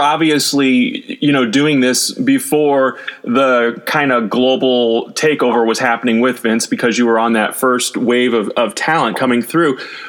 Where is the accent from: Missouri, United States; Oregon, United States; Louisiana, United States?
Missouri, United States; St. Louis; As a fellow St. Louisan, I appreciate that comment for sure.